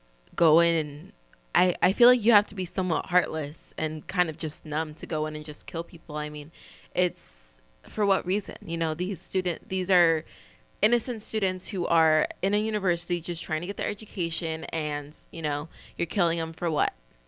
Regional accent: Mexico; I mean, I'm from Mexico

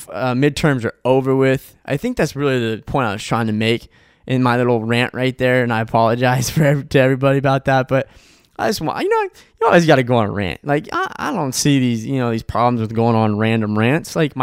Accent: Arizona, United States; Now, I'm speaking because I was from Arizona.

